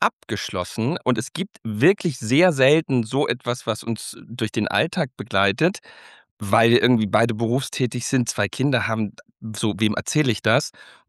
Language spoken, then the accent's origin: German; Saxony, Germany; bei uns in Sachsen